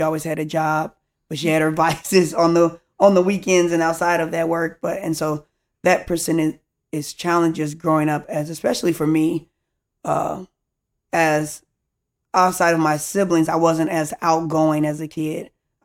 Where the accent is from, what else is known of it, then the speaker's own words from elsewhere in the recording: Harvey, Illinois, United States; born there; also born or lived in Chicago / Minnesota; Yeah, so I was born in Harvey, Illinois, a small town. Then we left Harvey, moved to Chicago for a little bit. Wasn't the greatest. And so my mom moved to Minnesota, her and her sister.